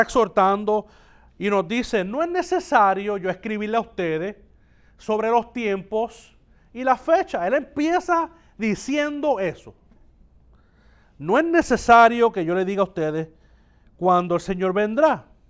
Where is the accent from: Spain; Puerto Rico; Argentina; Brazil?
Puerto Rico; now in Cleveland, United States; Nosotros que estamos aquí, que somos de Puerto Rico